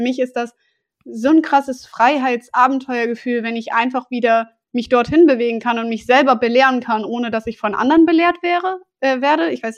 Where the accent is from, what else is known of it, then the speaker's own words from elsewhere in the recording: Germany; Dann habe ich irgendwas, was ich mit der Heimat meiner Heimat Deutschland natürlich irgendwo verbinde. Aber generell würde ich schon sagen, richtig zu Hause fühle ich mich eigentlich in der Ferne.